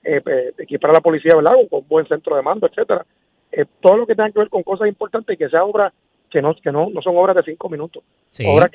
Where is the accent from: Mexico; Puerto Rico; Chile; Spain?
Puerto Rico; como ciudadano, como cristiano, como puertorriqueño